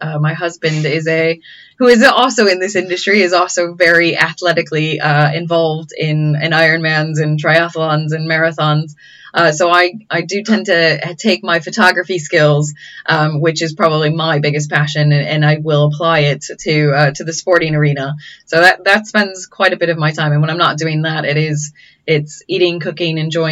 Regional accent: Chicago, Illinois, United States; I'm from Chicago, so I should say deep pan, but I'm going thin and crispy.

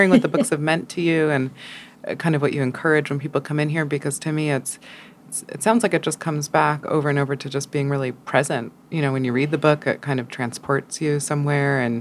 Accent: New York City, New York, United States; My mom used to buy coffee yogurt from Jefferson Market because I grew up on West 14th Street.

